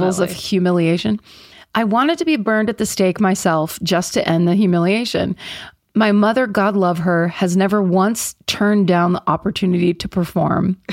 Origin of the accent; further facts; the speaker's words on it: New England, United States; I grew up in New England, and every few years we would take a day trip to Salem